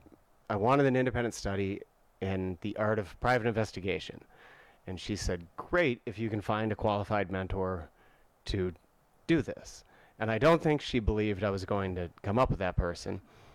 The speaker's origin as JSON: {"language": "English", "town": "Bloomington", "region": "Indiana", "country": "United States", "tie": "born or raised there", "said": "It's set in 1999 in my hometown, which was Bloomington, Indiana."}